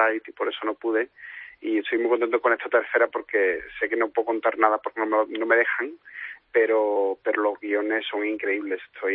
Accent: Spain; yo como el español, digamos, que llega de fuera un poco

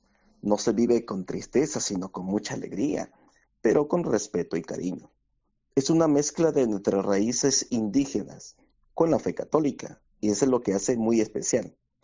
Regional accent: Tabasco, Mexico; Sí, soy de México, especialmente de Tabasco. Tabasco se encuentra en el sureste del país y es conocido por su clima cálido y húmedo, sus ríos caudalosos y su abundante vegetación tropical.

